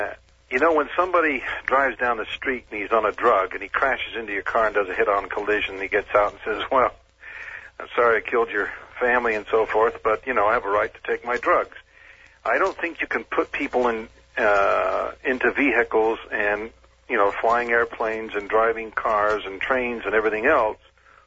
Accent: Utah, United States; And I grew up out in Utah originally, so I saw, you know, I saw the Mormons

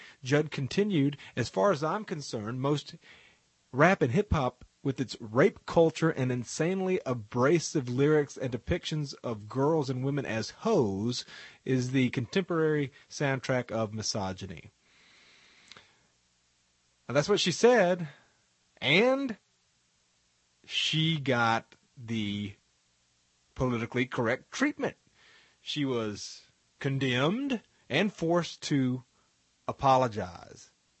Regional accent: Appalachia, United States; my equivalent genres as an Appalachian, an oppressed and ridiculed people, would be mountain music and bluegrass. Those genres tell the history, struggles, grief, soul, faith, and culture of my people.

